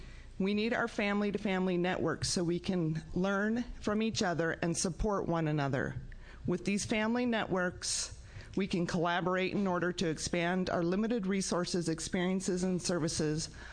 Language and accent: English; Nehalem, Oregon, United States; from Nehalem here in Tillamook County.